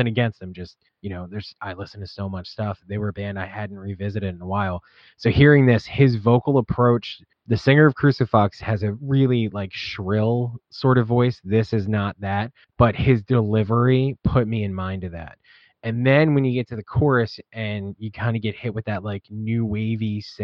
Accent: Philadelphia, Pennsylvania, United States; I'm from Philadelphia.

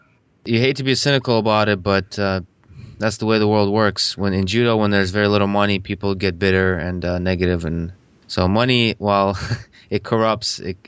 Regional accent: Russia; I grew up in Russia, where being good at math was much more respected than it is in this country.

